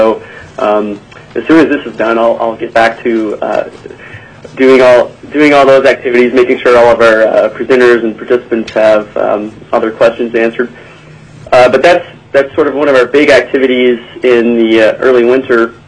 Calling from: Anchorage, Alaska, United States; We're calling in from Anchorage

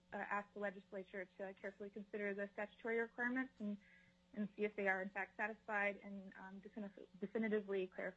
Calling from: Anchorage, Alaska, United States; I'm calling in from Anchorage

